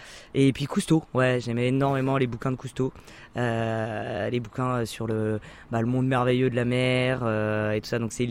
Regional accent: Centre-Val de Loire, France; j'ai grandi en Sologne, donc c'était plutôt chasse-pêche, forêt et étang. Et on voyageait pas du tout dans la famille, on était une famille nombreuse.

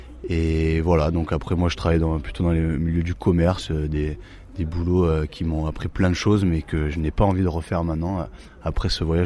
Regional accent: France; Même si j'ai grandi en France

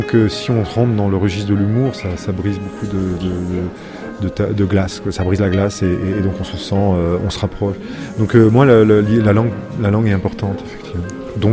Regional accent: France; moved away as an adult; Donc j'ai grandi en France à partir de l'âge de 5 ans.

